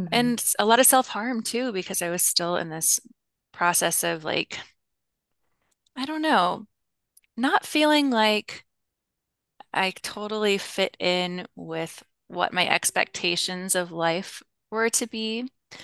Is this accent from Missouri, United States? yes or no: yes; Kansas City, Missouri, United States; So I grew up here in Kansas City. I moved around a little bit when I was older, but it's the Bible Belt.